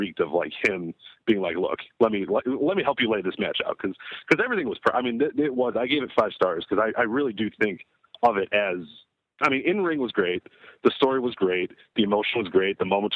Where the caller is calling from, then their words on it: Oak Park, Illinois, United States; I'm from Oak Park, Illinois.